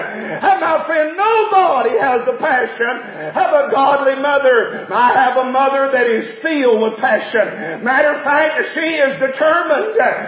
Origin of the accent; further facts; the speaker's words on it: Georgia, United States; me growing up in West Georgia, around where this place all of my life, under the influence of churches and preachers and pastors and the Bible.